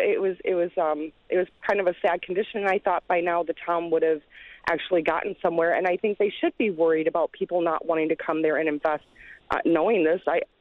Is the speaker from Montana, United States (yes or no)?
yes; Bozeman, Montana, United States; I just wanted to say I'm from Bozeman originally